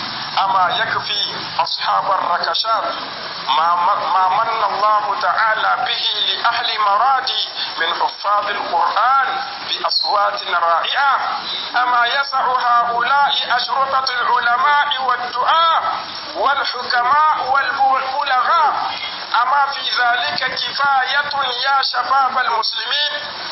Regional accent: Niger; بلادنا النيجر

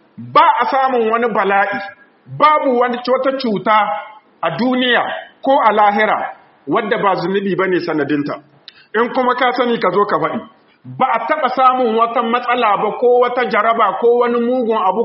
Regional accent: Niger; اللهم حفظ بلادنا النيجر واجعله آمنا مطمئنا

